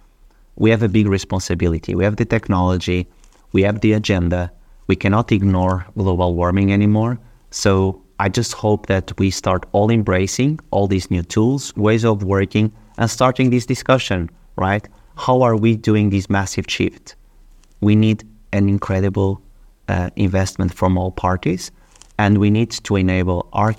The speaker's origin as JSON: {"language": "English", "country": "Portugal", "second_language": "English", "said": "I'm from Portugal. I love football. Okay. I'm grown up with that."}